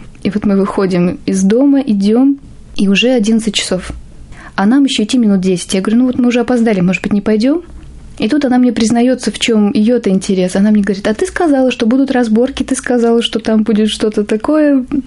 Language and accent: Russian; Odesa, Odesa Oblast, Ukraine; now in Moscow, Russia; В Москве мы приехали с другого города, мы приехали из Одессы.